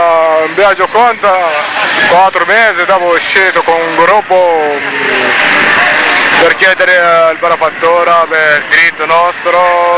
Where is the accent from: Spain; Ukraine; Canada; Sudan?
Sudan; Darfur; Italian is a second language; now in Italy; Io sono dal Darfur, io ho partito dall'Egitto, Egitto, Turchia, Italia.